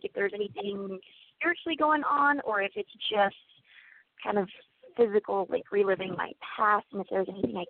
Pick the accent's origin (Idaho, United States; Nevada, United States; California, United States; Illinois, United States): Idaho, United States; I'm from Idaho.